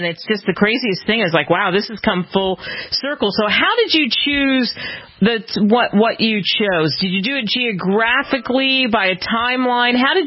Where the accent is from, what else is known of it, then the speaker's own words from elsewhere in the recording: Pennsylvania, United States; And I grew up outside of Philadelphia, so we would see the Liberty Bell and all of that every single day of our lives.